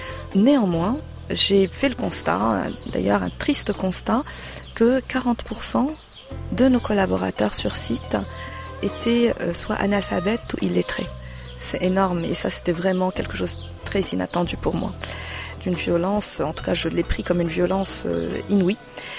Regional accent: Casablanca, Casablanca-Settat, Morocco; also born or lived in Tours; Je suis née et j'ai grandi à Casablanca. J'ai passé mon baccalauréat au Maroc et j'ai été faire des études à Tours.

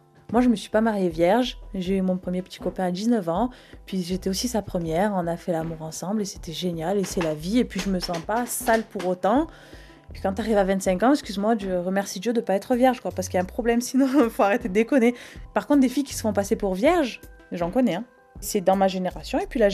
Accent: France; Je suis française et la France ne m'accepte pas à part entière. Il faut que j'enlève une part de moi, ma part religieuse, pour être acceptée.

